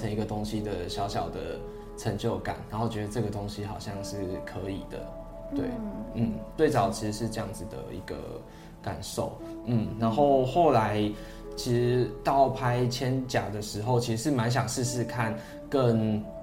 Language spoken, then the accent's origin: Chinese; southern Taiwan, Taiwan; 因为 我在南部长大